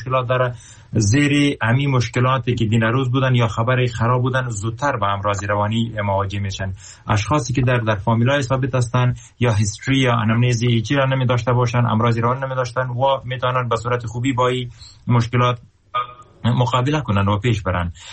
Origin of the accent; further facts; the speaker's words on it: Afghanistan; میگم من افغان هستم،